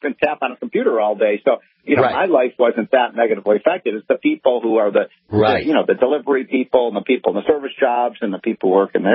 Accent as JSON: {"language": "English", "region": "Illinois", "country": "United States", "said": "I'm from Illinois. Illinois is a catastrophe."}